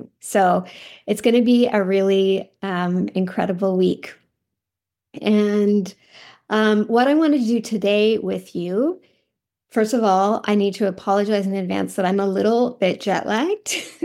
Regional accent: Canada; I grew up here in Canada.

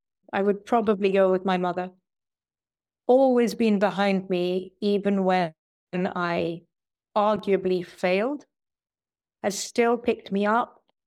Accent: India; I find that one is being an Indian, you're so fortunate to come from this rich culture of spirituality

